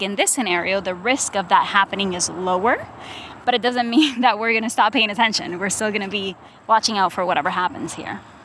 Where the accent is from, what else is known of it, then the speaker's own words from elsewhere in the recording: Camuy, Puerto Rico; I was away for about 10 years, and then I came back and I was like, wow, I'm from Camuy.